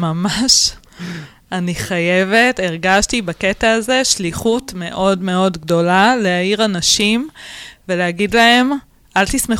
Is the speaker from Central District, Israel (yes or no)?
no; Ramat Gan, Tel Aviv District, Israel; אני גדלתי ליד מס הכנסה, גדלתי בניין לידם, ברמת גן